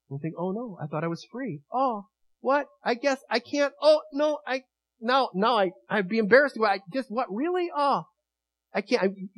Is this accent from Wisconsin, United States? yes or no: yes; Wisconsin, United States; I'm from Wisconsin. I don't do earthquakes. Gee, this is weird. First time I heard my own accent.